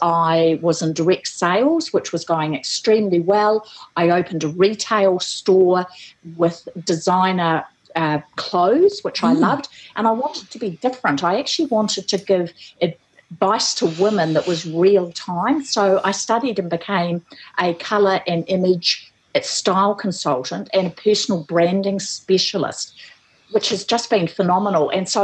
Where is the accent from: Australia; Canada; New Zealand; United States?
New Zealand; Well, I'm from New Zealand originally, and farming background.